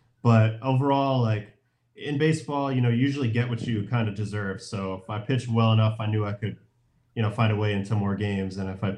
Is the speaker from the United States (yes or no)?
yes; New York, United States; So opportunity to join a 100-win Yankee team, like my hometown team, like that's more than enough for me.